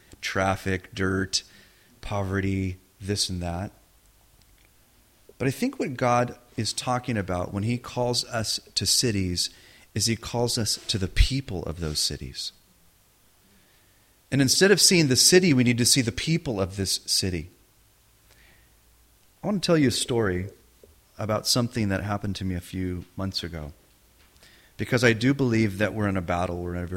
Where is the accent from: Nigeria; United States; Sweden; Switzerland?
United States; That's something I'm kind of familiar with coming from the U.S. I grew up on the Pink Panther cartoons.